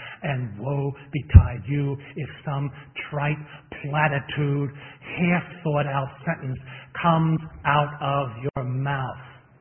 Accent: New York, United States; Now, I grew up in New York, around New York. There are a lot of Italians in New York.

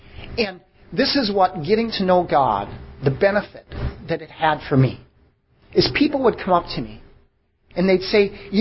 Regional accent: South Dakota, United States; I'm from South Dakota

